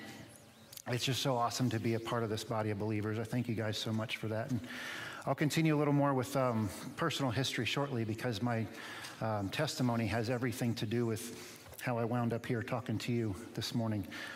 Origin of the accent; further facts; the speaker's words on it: Florida, United States; So I grew up in Citrus County, left home when I was 17 to go to college in Clearwater.